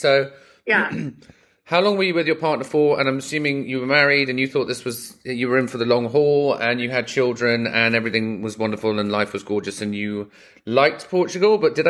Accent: England, United Kingdom; now in Los Angeles, United States; I'm in LA, but I'm English, obviously.

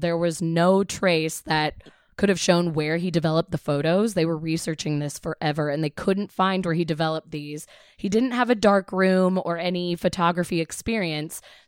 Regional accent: Midwest, United States; People from my hometown all the Midwesterners post articles like, it's these damn video games.

